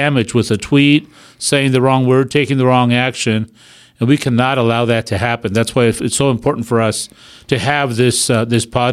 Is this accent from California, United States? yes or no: yes; San Diego, California, United States; I grew up in Golden Hill, which is a working class neighborhood. There's a lot of needy people there.